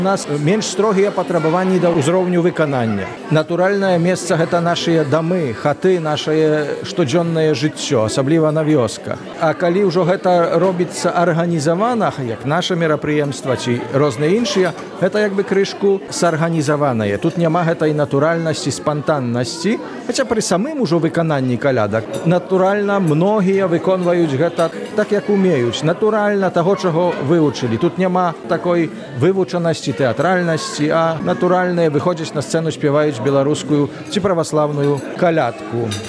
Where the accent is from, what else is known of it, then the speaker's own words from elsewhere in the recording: Hajnówka, Podlaskie Voivodeship, Poland; І гэта, канешне, прынамсі гайнаўшчына там, адкуль я родам.